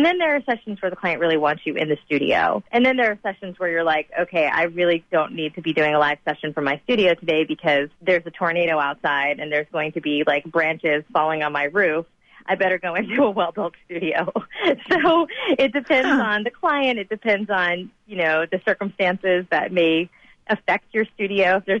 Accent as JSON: {"language": "English", "region": "the South", "country": "United States", "said": "And I think being a Southerner, I take it for granted that everybody knows the trains at the Atlanta airport."}